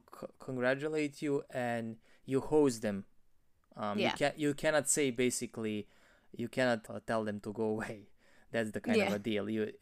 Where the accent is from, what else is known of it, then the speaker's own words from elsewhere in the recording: Novi Sad, Vojvodina, Serbia; Novi Sad, my hometown, was there in their control.